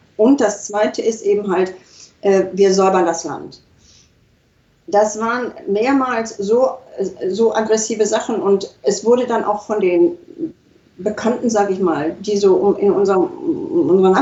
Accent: Germany; ich bin Deutsche, ich habe Freunde, wir leben im Moment bei Familie.

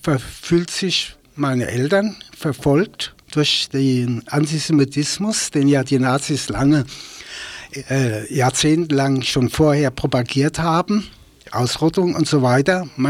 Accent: Frankfurt, Hesse, Germany; Und haben wir gleich illegal gearbeitet in meiner Heimatstadt. Ich komme ja aus Frankfurt.

